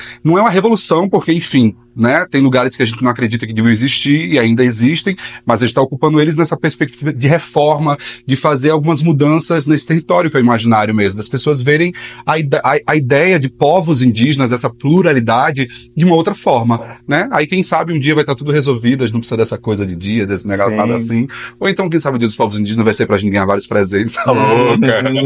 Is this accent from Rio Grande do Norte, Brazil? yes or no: yes; Natal, Rio Grande do Norte, Brazil; now in São Paulo, Brazil; eu sou de Natal, do Rio Grande do Norte, sou potiguara e estou em São Paulo há 10 anos